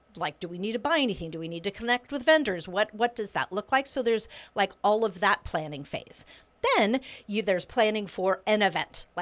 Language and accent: English; Portland, United States; I was born and raised in Portland.